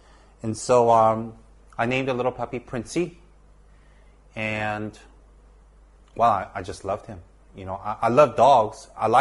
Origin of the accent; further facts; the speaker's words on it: United States; I am an American also, and I love Buddhism.